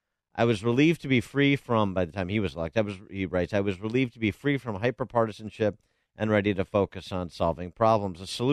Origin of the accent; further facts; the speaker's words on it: Texas, United States; During the decade I spent serving my hometown in the Texas House, I was a Democrat.